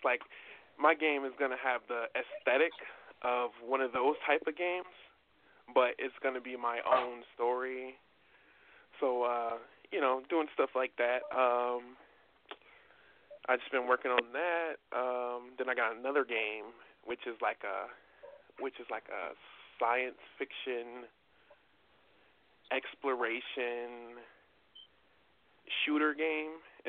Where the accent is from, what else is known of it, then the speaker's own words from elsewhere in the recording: Illinois, United States; I'm from Illinois.